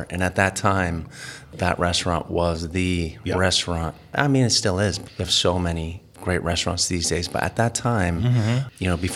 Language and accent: English; Santa Barbara, California, United States; also born or lived in Napa-Sonoma; I'm originally from the Santa Barbara area. I had spent a couple decades up in the Napa-Sonoma area.